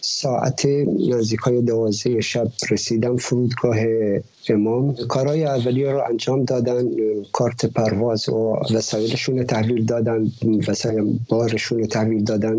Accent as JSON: {"language": "Persian", "town": "Ahvaz", "region": "Khuzestan", "country": "Iran", "said": "من از اهواز اومدم دیگه، نمیدونم منظورتون چی اهوازی هست. آره من اهواز، ساکن اهوازم و از اهواز اومدم. عربی ها؟ گفتیم بله من عربم."}